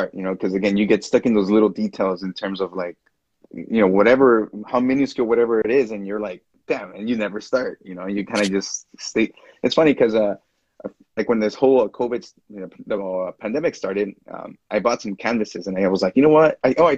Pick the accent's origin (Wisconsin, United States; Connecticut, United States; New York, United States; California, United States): California, United States; Los Angeles; I'm from the Southeast LA area, and for a really long time this place, it's always been kind of bad.